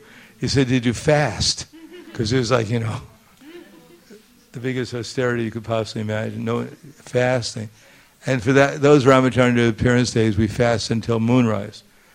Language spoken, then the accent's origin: English; Brooklyn, New York, United States; I came from Brooklyn and you didn't bow down to anyone.